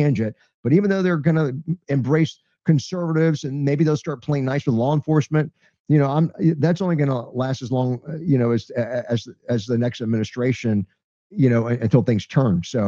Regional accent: Tampa, Florida, United States; growing up in Tampa and being a cop

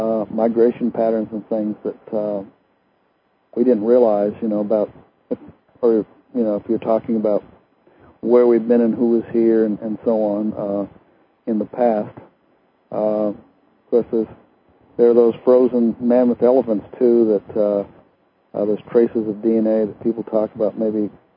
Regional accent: Maine, United States; From where I'm from, originally I'm from Maine, and up in New England

